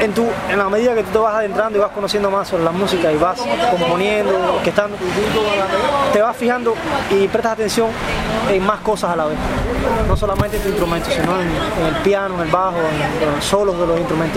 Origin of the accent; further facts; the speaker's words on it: Las Tunas, Cuba; yo soy de cubano, de una provincia que se llama Las Tunas, de Cuba. Nací ahí y tengo actualmente 26 años.